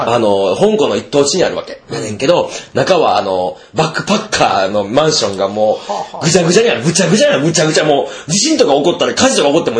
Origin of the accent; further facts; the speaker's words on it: Kyoto, Japan; 京都、自分京都人やな。私も京都生まれなんですけど、